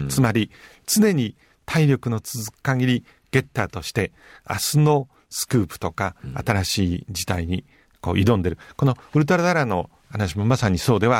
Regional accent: Hokkaido, Japan; たまたま僕はどさんこでおおらかに育ったもので

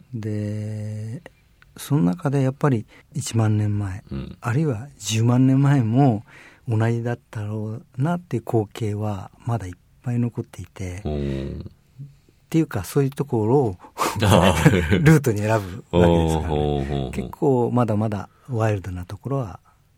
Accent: Tokyo, Japan; 東京生まれで東京育ちで東京の下町の一番東京で一番ゴミゴミした人口密度が高いところで生まれたんですけども

